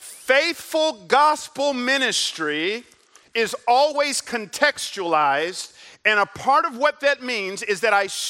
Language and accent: English; Memphis, Tennessee, United States; I grew up in Memphis, and in my 43 years, it's the first time I've ever been to a white person's home.